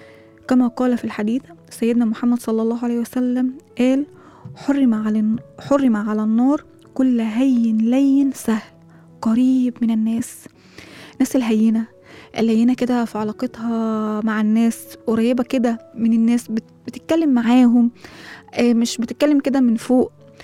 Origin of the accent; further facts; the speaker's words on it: Egypt; وهو جاي كمان ممكن بلغتنا كده كمصريين مستكتر عليك مكانتك